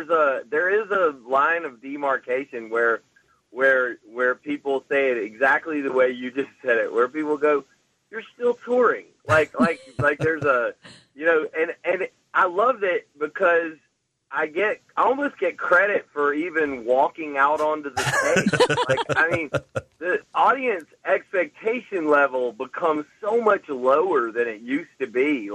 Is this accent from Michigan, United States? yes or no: no; Greenville, South Carolina, United States; Right here in Greenville, right where I live.